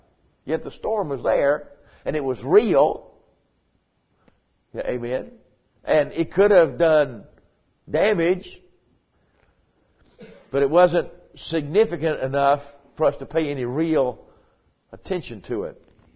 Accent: United States; I was born and raised over here on the Catawba River. We had a couple of houseboats growing up

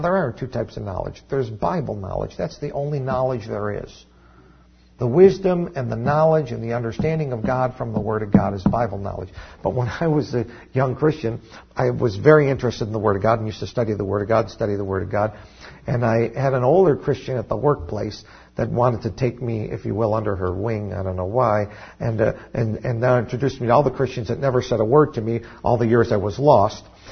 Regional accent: United States; I'm Italian-American, you know, my grandparents came from Italy. I grew up in America. I'm Italian/American.

